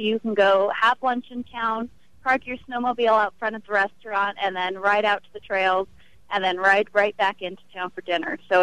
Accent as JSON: {"language": "English", "region": "California", "country": "United States", "tie": "born or raised there", "moved": "yes", "lives_now": "Grand Lake, United States", "said": "I'm also a California native. I moved here from Los Angeles 3 years ago."}